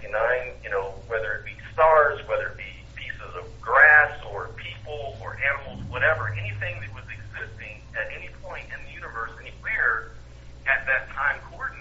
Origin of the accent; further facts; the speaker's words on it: Orange County, California, United States; Orange County, California.